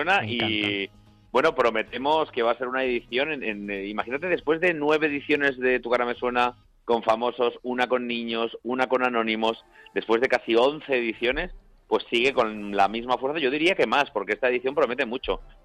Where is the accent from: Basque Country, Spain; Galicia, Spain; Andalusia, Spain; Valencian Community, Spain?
Valencian Community, Spain; Benicàssim; sobre todo en mi playa de Benicàssim, de mi tierra